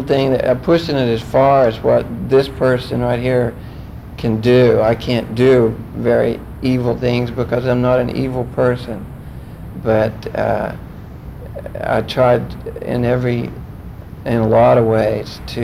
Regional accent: Oklahoma, United States; I was raised in Oklahoma, and Catholicism doesn't predominate, but another brand of Christianity does, and it was equally guilt and shame producing.

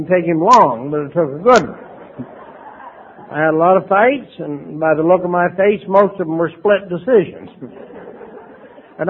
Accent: New Brunswick, Canada; born there; now in Vancouver, Canada; But I was born on the East Coast in the province of New Brunswick, in a little town right on the American border of the state of Maine.

